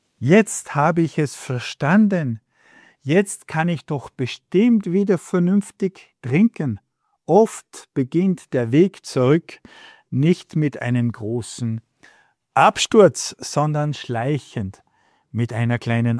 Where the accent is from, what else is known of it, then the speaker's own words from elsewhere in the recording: Salzburg, Austria; born there; die Mannschaft meiner Geburtsstadt Salzburg